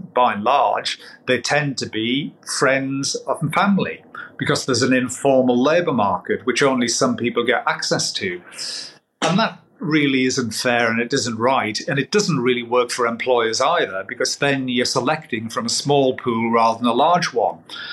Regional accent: North East England, United Kingdom; You know, I'm a Geordie, but my friends in Geordie land say that I'm the poshest Geordie that they know.

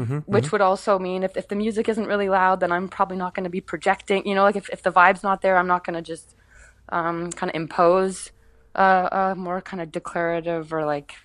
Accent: Orillia, Ontario, Canada; He was coming from Montreal and I came in from my hometown, like Orillia, which was north of Toronto.

